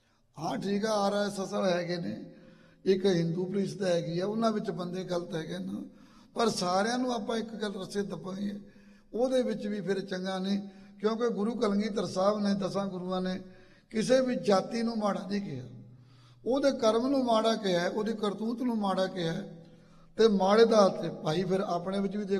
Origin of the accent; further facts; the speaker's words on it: Dhatogal, Punjab, India; ਮੇਰਾ ਪਿੰਡ ਮਲੇਰਕੋਟਲੇ ਦੀ ਹੱਦ 'ਤੇ ਹੈ, ਢਟੋਗਲ ਪਿੰਡ ਹੈ।